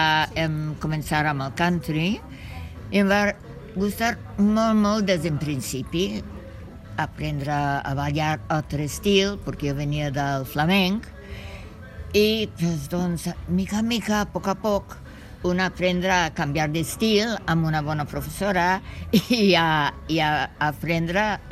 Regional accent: England, United Kingdom; Catalan is a second language; now in Catalonia, Spain; A veure, jo sóc anglesa, però ja fa molt d'anys que visc aquí a Catalunya.

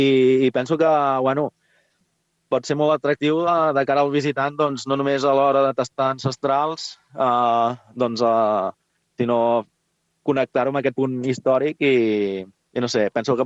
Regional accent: Olèrdola, Catalonia, Spain; Jo sóc d'Olèrdola i com a valoració a les dues primeres edicions vaig proposar doncs, portar-la a un lloc emblemàtic de la comarca

